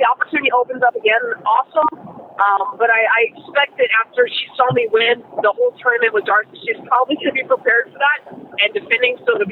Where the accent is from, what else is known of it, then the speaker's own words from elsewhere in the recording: Okinawa, Japan; Originally from Okinawa.